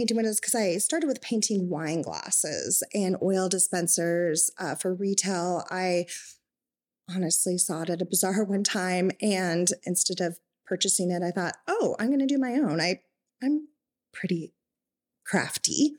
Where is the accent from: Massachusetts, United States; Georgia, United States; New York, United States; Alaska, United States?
Alaska, United States; Palmer; I am from Palmer, Alaska. I went to school here.